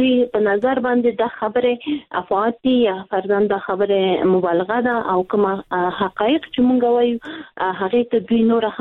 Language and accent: Pashto; Afghanistan; موږ الحمدلله موږ مسلمانان یو، موږ افغانان یو.